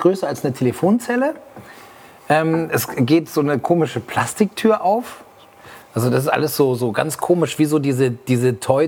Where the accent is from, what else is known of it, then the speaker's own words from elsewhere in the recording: Aurich, Lower Saxony, Germany; Klassenfahrt als Ostfriese von Aurich.